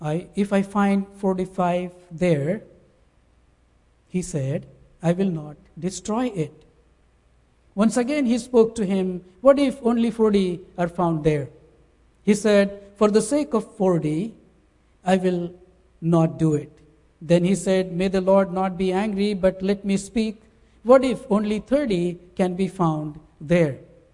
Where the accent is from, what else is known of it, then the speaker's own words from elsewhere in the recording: India; English is a second language; now in United States; I come from India, and a little bit brief story if I would like to share with you.